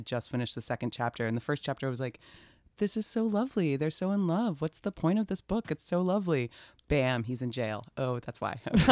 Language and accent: English; Atlanta, Georgia, United States; So I'm from Atlanta. I was born there, raised there.